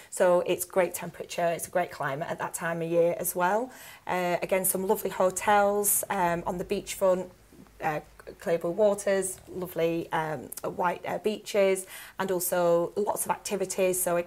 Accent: North West England, United Kingdom; Proper Ribble Valley born and bred. I was born in Worley as well

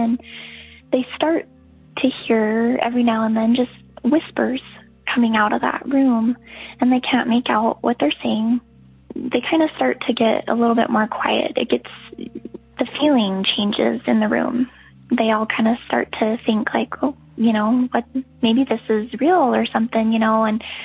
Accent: Wyoming, United States; I am from Wyoming, and my story comes from my mom.

